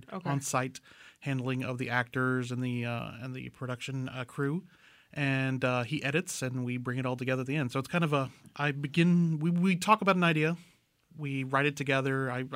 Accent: Spring, Texas, United States; now in Waco, United States; I'm originally from the Houston area.

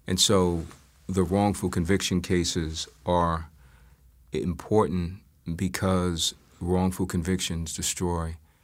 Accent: New York City, New York, United States; I was born in Harlem Hospital, and I started out life in the Wagner houses in East Harlem. And then my mother became a police officer and moved us up to Co-op City, where I spent my formative years.

